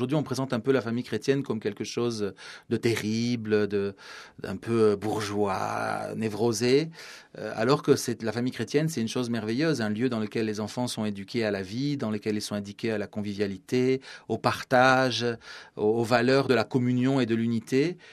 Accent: France; Moi, je suis français, je travaille au Moyen-Orient.

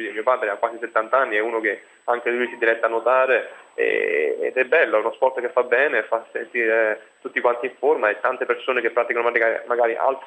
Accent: Naples, Campania, Italy; born there; perché io sono nato a Napoli

